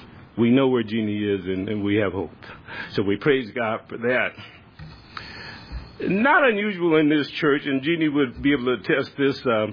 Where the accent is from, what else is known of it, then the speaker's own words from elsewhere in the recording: Louisiana, United States; I'm from Louisiana, so you're my neighbor.